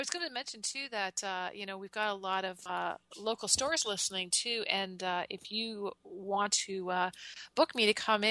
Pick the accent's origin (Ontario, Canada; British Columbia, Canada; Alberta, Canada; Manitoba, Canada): Ontario, Canada; Winona; I'm up here in Canada. And my hometown is Winona, which we're in the Niagara region of Southern Ontario.